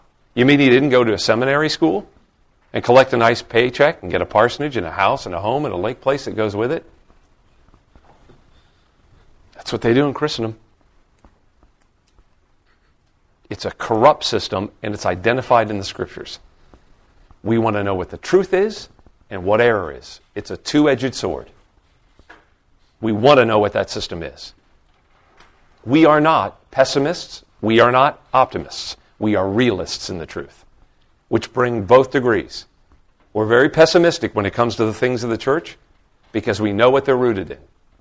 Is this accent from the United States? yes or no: yes; the South, United States; And really, I come from the South, where Baptists are very big.